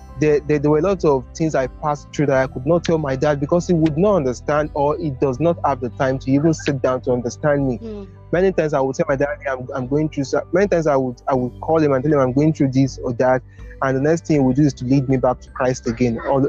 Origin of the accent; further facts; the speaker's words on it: Nigeria; I am an African man, and most importantly, I'm a Nigerian, and most importantly, I'm a Yoruba guy.